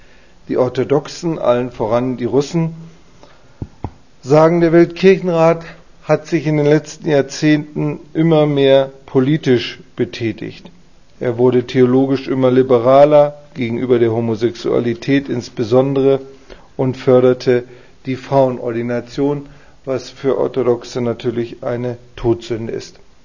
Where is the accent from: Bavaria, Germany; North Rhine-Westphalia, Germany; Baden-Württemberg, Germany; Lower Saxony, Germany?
Lower Saxony, Germany; Ich komme aus einer lutherischen Gemeinde, der Hannoverschen Landeskirche, und meine Gemeinde, meine Heimatgemeinde hat 1800 Mitglieder.